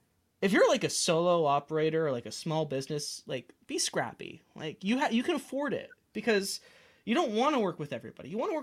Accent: Canada; I'm not an American, right? I'm a Canadian

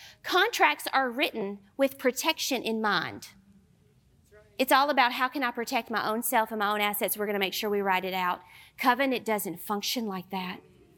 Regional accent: the South, United States; accent: southern; Because some of these nations, I wonder how they understand my southern accent.

